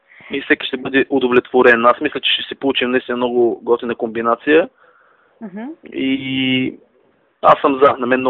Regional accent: Plovdiv, Plovdiv Province, Bulgaria; защото съм от Пловдив.

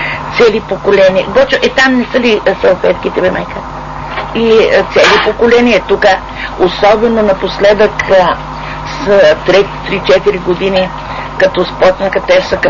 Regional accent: Northern Bulgaria, Bulgaria; аз съм севериначка. Но съм израснал на Дунава.

